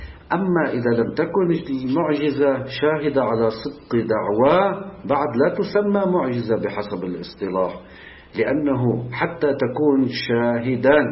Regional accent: Lebanon; أحد الإخوان عندنا بلبنان ادعى بأنه نبي

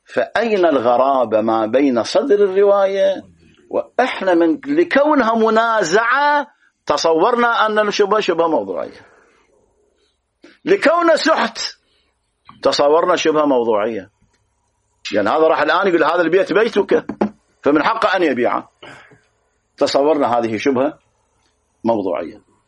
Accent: Iraq; الآن المحاكم الآن اللي عندنا في العراق تورث الآن

